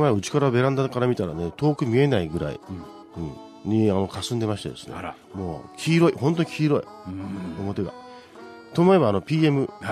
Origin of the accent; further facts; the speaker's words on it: Matsudo, Chiba, Japan; 千葉県の松戸市のに、私がずっと生まれ育った松戸市に桜通りっていうのがあって